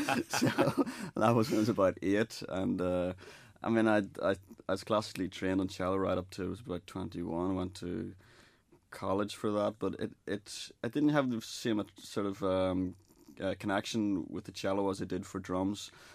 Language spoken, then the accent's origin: English; Northern Ireland, United Kingdom; from the island of Ireland. I'm from Northern Ireland. I have a British passport